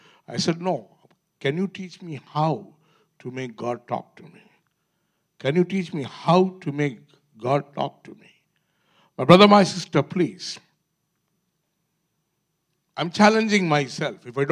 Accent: India; See, I'm an Indian man. Recently I was in India

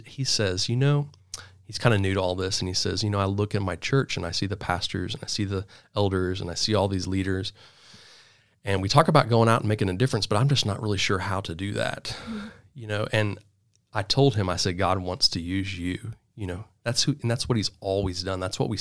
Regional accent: Coweta, Oklahoma, United States; and I grew up here in Oklahoma in Coweta. Nobody knows where Coweta is.

